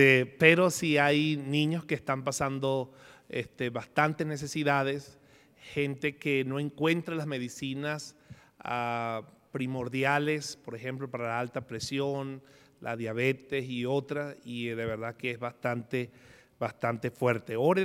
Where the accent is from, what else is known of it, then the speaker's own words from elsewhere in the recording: Venezuela; Siempre cuando estoy fuera de mi país y saben que soy venezolano